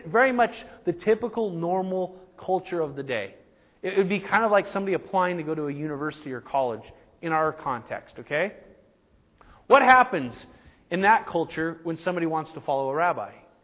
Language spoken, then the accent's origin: English; United States; I mean, we grew up in America, the American dream